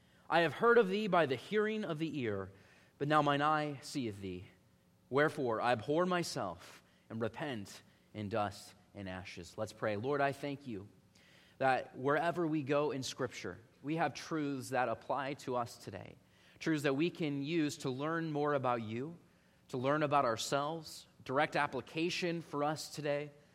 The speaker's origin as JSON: {"language": "English", "region": "Midwest", "country": "United States", "tie": "born or raised there", "said": "growing up in the Midwest where it's very flat, we have some rolling hills where I am from"}